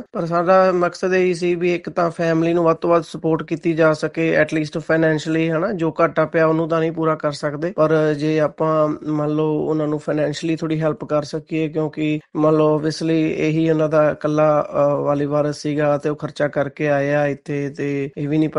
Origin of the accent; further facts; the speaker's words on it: Haripura, Haryana, India; ਸਾਡੇ ਪਿੰਡ ਦਾ ਮੁੰਡਾ ਆ, ਹਰੀਪੁਰਾ ਸਿਰਸਾ ਹਰਿਆਣਾ, ਸਿਰਸਾ ਡਿਸਟ੍ਰਿਕਟ ਹਰਿਆਣੇ ਤੋਂ, ਹਰੀਪੁਰਾ ਪਿੰਡ ਤੋਂ ਬਿਲੋਂਗ ਕਰਦੇ ਆ।